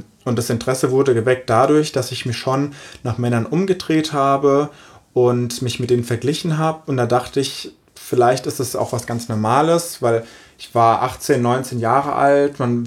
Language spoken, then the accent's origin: German; Hesse, Germany; ich bin aufgewachsen im Odenwald, in einer Stadt, die hat nur 16.000 Einwohner, was sehr wenig gegenüber Frankfurt ist.